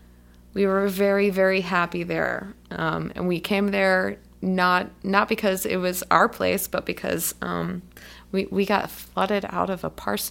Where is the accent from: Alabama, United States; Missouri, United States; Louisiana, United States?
Alabama, United States; Vandiver; also born or lived in Birmingham; But the the extended answer is that I spent some time growing up in Vandiver, Alabama, which is down 280